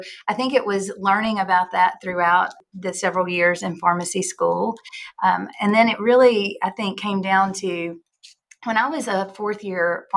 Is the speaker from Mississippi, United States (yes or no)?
yes; Pontotoc, Mississippi, United States; I grew up in Mississippi, originally from Pontotoc, Mississippi, which is a small town in northeast Mississippi. It's a charming community.